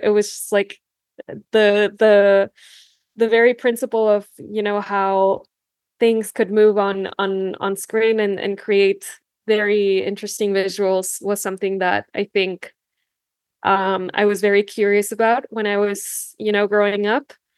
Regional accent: Tijuana, Baja California, Mexico; now in Los Angeles, United States; I'm a filmmaker from Tijuana, Baja California, currently living in Los Angeles.

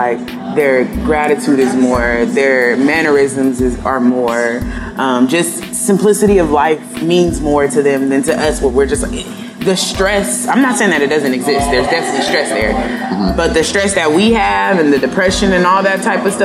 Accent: San Diego, California, United States; You know, growing up in San Diego, there's a lot of East Africans here.

